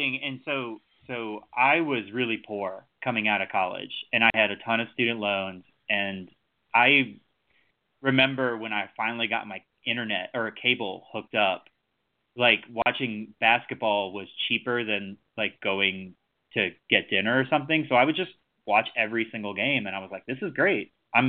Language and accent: English; Baton Rouge, Louisiana, United States; I grew up in Baton Rouge, so I was a Saints fan